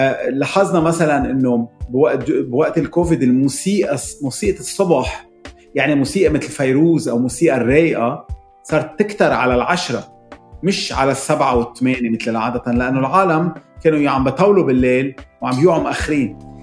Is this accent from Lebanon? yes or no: yes; Lebanon; يعني أنا كلبناني بشوف حمص على شوكولا شيء كتير غريب